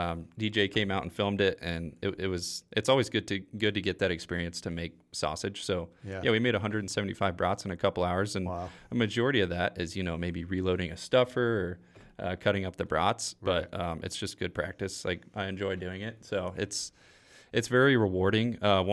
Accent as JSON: {"language": "English", "region": "Missouri", "country": "United States", "said": "because I'm from Missouri. So that's where I do obviously a majority of my hunting."}